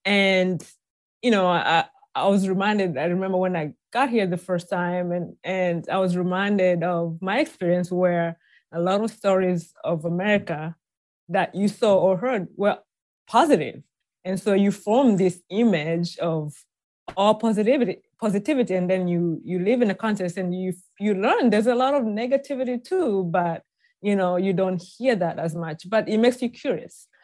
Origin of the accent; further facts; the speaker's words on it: Tanzania; you know, I was born and raised in Tanzania